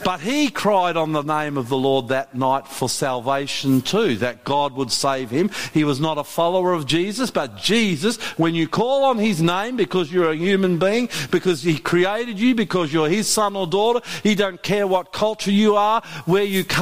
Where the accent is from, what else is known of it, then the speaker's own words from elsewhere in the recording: Australia; I'm an Aussie boy. We're not used to this stuff down here.